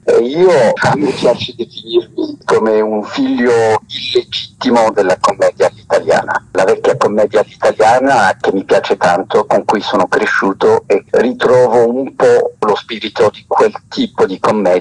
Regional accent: Tunisia; Sono un tunisino che ha vissuto in Italia e ha studiato in Italia, che conosce molto bene la società italiana

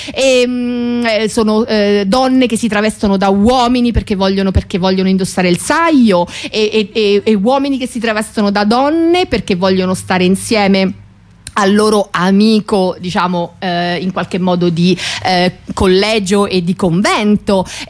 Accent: Rome, Lazio, Italy; non sono milanese, si sente, milanese e si sente, sono proud romana, anzi, come direbbe qualcuno della redazione, proud burina.

